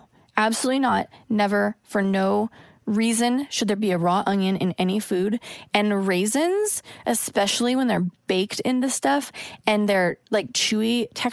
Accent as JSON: {"language": "English", "region": "Oregon", "country": "United States", "lives_now": "Los Angeles, United States", "said": "I live in LA, so my driving pet peeves have all pretty much been discovered living in this city. I'm from Oregon, where it's like the land of polite drivers."}